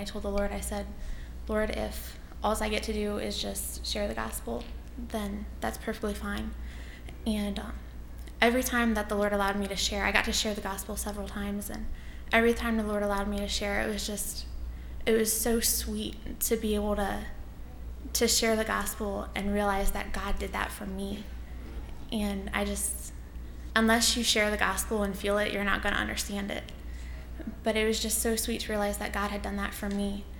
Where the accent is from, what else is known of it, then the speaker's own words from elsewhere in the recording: Mansfield, Ohio, United States; I'm from Mansfield, Ohio.